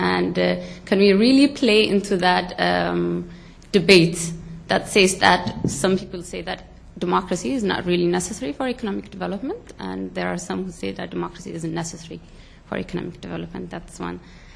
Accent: Ethiopia; I'm from Ethiopia

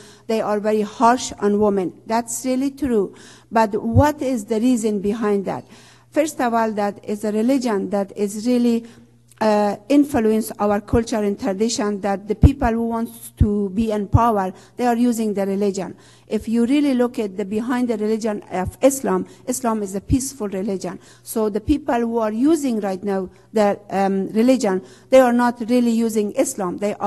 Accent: Afghanistan; First of all, I come from Afghanistan.

